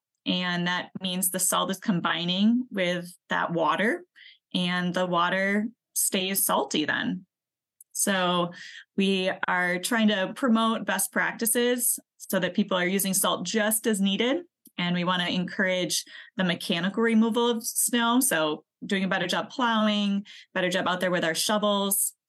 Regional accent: Bloomer, Wisconsin, United States; So I grew up in Bloomer. 3,000 people, more cows than people. I mean, it's true for a lot of Wisconsin towns.

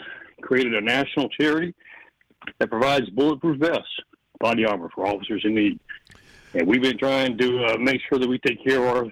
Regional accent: Mexico; also born or lived in Columbia, South Carolina, United States; And grew up in Mexico, actually, on the mission field, but we're originally from Columbia, South Carolina.

